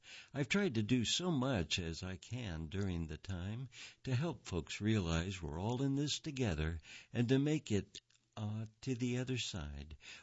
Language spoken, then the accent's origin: English; Great Smoky Mountains, United States; But for me, growing up in the Smokies was all about family and friends who feel like family.